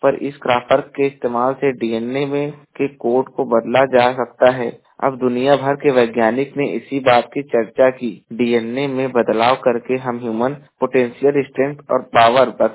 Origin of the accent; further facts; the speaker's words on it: Jaunpur, Uttar Pradesh, India; और मैं उत्तर प्रदेश के जौनपुर जिले का निवासी हूँ